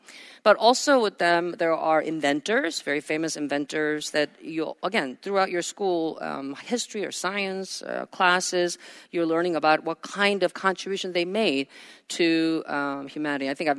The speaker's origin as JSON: {"language": "English", "region": "New Jersey", "country": "United States", "said": "I'm from Jersey. I'm from America. It's Thomas Edison."}